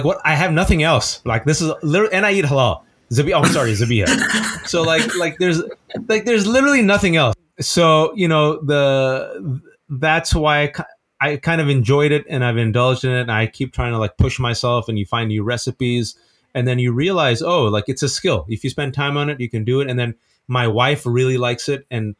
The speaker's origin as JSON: {"language": "English", "town": "Fremont", "region": "California", "country": "United States", "said": "I'm a nobody from Fremont, California, who started off at Mehran Pakistani Indian restaurant."}